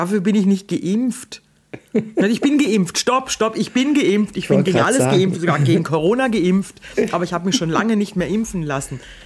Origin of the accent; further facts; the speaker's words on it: Weilbach, Germany; Ich komme aus Weilbach, da sagt man tunken.